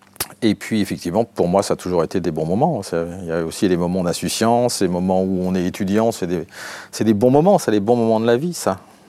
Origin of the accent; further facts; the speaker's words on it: Concarneau, Brittany, France; born there; moi je suis né à Concarneau